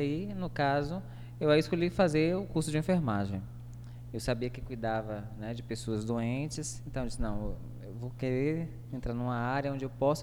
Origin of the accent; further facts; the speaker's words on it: Feira de Santana, Bahia, Brazil; Eu sou baiano, de Feira de Santana.